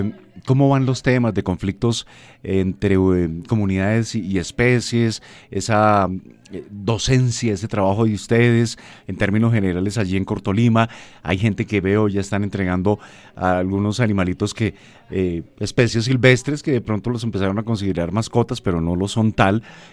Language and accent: Spanish; Bogotá, Bogotá Capital District, Colombia; lo digo yo como cachaquito, como bogotano, acá estamos en jaque con el tema del agua